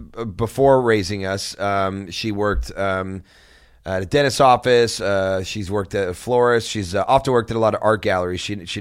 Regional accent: St. Louis, Missouri, United States; St. Louis, Missouri.

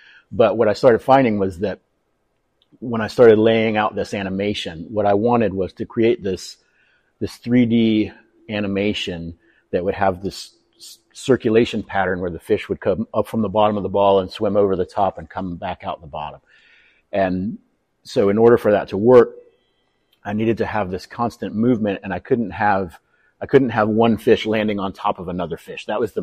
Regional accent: Florida, United States; You know, I grew up in Florida, and to me, the interior of Florida was always my favorite part.

